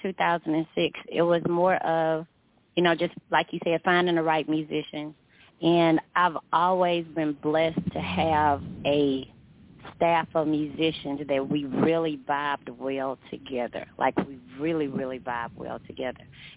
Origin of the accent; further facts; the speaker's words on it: Missouri City, Texas, United States; I was born and raised right here in Missouri City, actually. I was born and raised in Missouri City, Texas, and I actually still live in Missouri City.